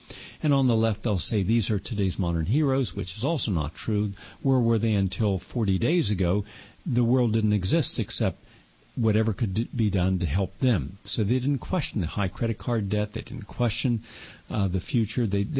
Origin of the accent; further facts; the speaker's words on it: Appalachia, United States; not the poor where I grew up in Appalachia, not the poor in the dirt farms in Mississippi, Louisiana